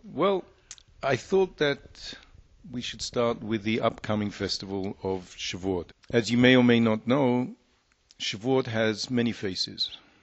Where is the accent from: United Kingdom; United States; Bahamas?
United Kingdom; London; I remember as a child, growing up in London